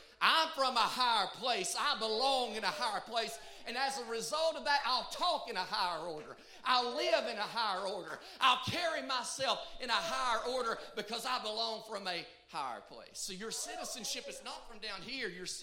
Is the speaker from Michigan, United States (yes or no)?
yes; Michigan, United States; And y'all know I'm from Michigan, right?